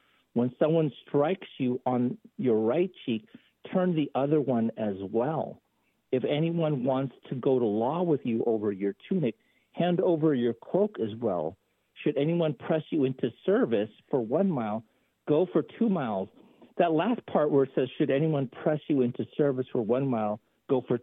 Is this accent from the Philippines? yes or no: yes; Philippines; You know, I talk about this because, you know, not only because I'm a Filipino and I was a big fan of, you know, boxing.